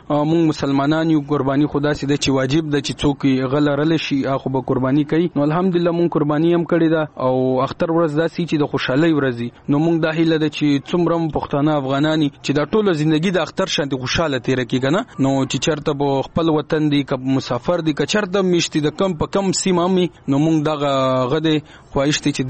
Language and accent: Pashto; Khyber Pakhtunkhwa, Pakistan; now in Karachi, Pakistan; موږ د وزیرستان یو